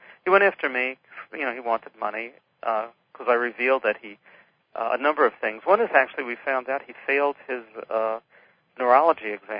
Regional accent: Brooklyn, New York, United States; Oh, yes. Yeah, I'm from Brooklyn originally.

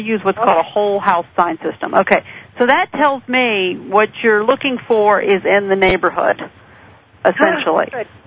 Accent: Washington, District of Columbia, United States; born there; now in Northern Virginia, United States; I live in Northern Virginia. I was born in Washington, D.C. myself.

